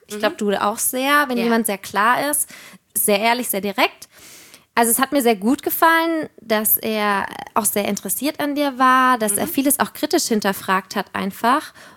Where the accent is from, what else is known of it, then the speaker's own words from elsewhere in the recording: Bavaria, Germany; Aber ich komme ja auch aus Franken ursprünglich.